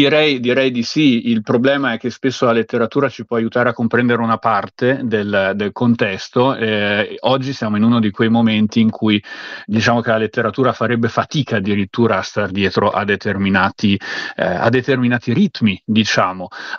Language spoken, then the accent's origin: Italian; Trento, Trentino-Alto Adige, Italy; Io sono trentino, festeggerò nella mia sobrissima città